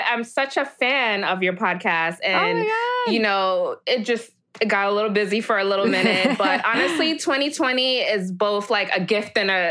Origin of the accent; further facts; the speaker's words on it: Jamaica; now in United States; So yeah, I immigrated to the United States from Jamaica, the island.